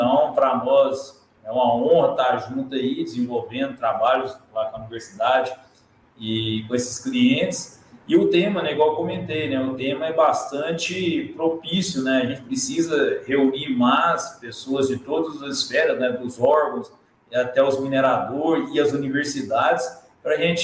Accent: Goiás, Brazil; não só porque eu sou goiano, né?

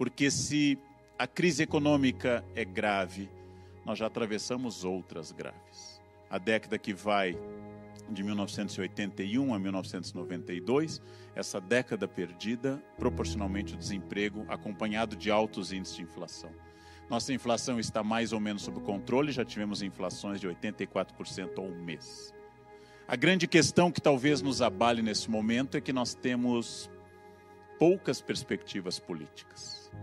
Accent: Brazil; Quero a minha casa, como diz Gandhi, aberta aos ventos do país e de todos os países, mas sou brasileiro. E como brasileiro falo

